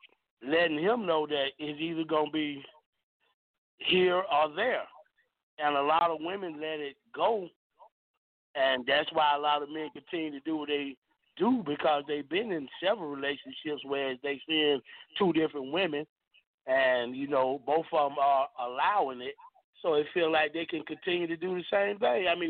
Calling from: Jonesboro, United States; Frank, this … from Jonesboro.

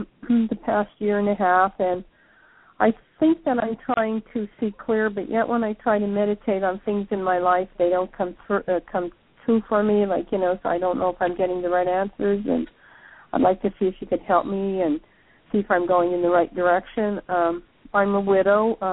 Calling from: Pennsylvania, United States; I'm calling from Pennsylvania.

